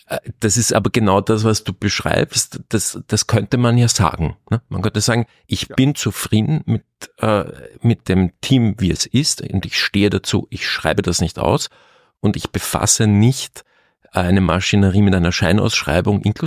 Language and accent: German; Austria; Das ist für mich als Österreicher ein völlig unmögliches Szenario